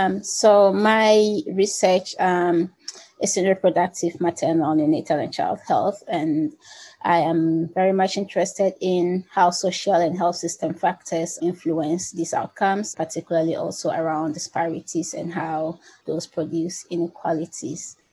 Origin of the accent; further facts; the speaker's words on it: Ghana; moved away as an adult; now in United States; So I am from Ghana, so maybe I started doing global health before I even knew what global health was. I was trained as a medical doctor in Ghana, and I came to the U.S. to do public health.